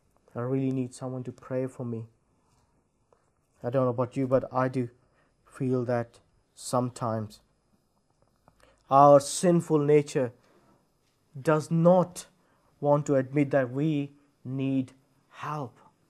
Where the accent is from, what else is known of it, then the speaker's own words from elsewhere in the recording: Pakistan; Because I'm from Pakistan, I have seen pastors going around carrying oil and anointing people